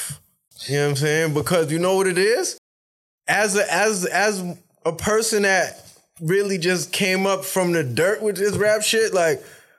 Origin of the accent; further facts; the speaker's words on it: New York, United States; Like, just awesome being a New Yorker.